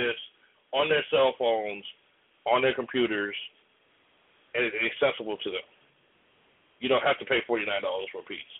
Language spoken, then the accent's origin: English; Chicago, Illinois, United States; though I am from Chicago.